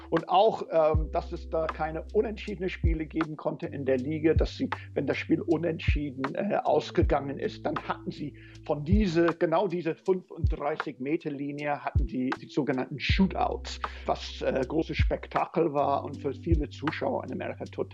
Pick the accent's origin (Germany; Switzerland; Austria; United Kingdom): United Kingdom; East Midlands; weil ich da ganz viele vierten Liga Fußball in England geguckt habe, wo ich aufgewachsen bin, in der Grafschaft Lincolnshire.